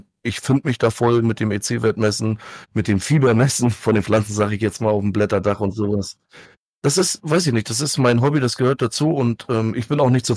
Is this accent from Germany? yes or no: yes; Northern Germany, Germany; Hallo, ich bin Norddeutscher, Digga.